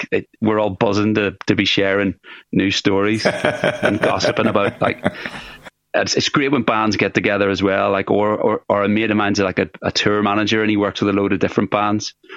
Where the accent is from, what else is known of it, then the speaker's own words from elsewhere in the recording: Ireland; The amount of money you could make just being Irish and playing in Irish bars was insane.